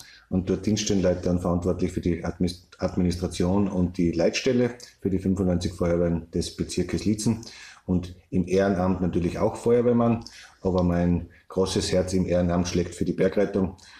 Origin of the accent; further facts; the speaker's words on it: Gaishorn, Styria, Austria; now in Admont, Austria; weil ich ein gebürtiger Gaishorner bin. Und meiner Frau wegen bin ich dann vor vielen Jahren nach Admont übersiedelt